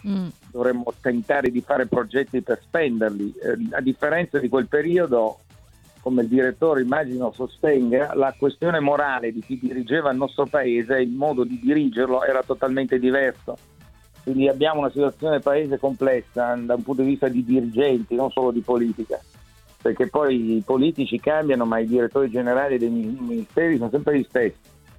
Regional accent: Turin, Piedmont, Italy; quando ero ragazzo, essendo torinese

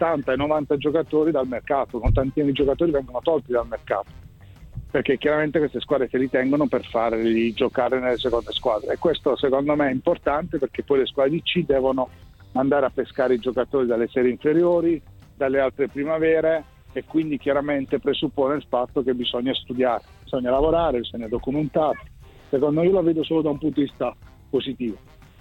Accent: Bari, Apulia, Italy; perché poi da Barese chiaramente è sempre un piacere vedere i rapporti cordiali con la città della, la squadra della propria città.

